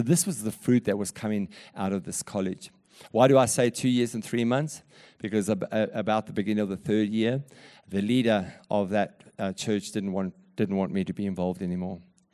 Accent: South Africa; I was a very big disciplinarian being a South African.

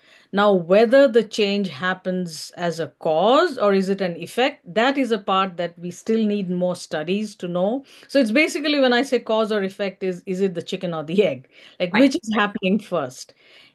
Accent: Mumbai, Maharashtra, India; now in Los Angeles, United States; because I am from originally from Mumbai, which is a big city

